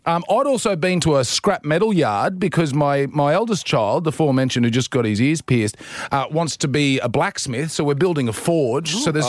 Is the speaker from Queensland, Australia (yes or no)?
yes; Queensland, Australia; I'm actually a Queenslander.